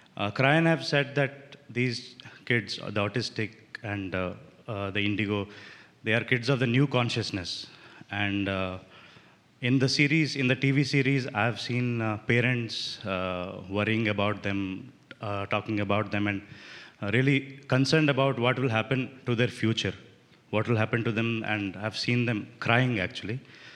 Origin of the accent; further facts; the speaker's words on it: India; No, I'm from India.